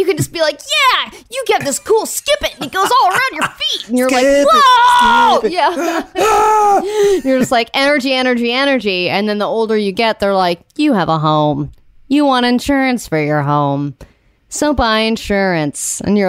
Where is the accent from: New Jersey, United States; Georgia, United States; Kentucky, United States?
Georgia, United States; She might be from my hometown in Georgia.